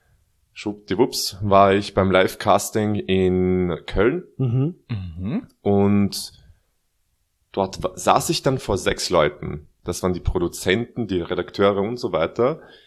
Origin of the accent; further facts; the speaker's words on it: Vienna, Austria; accent: Viennese; ich will ja meinen Wiener Akzent nicht so raushängen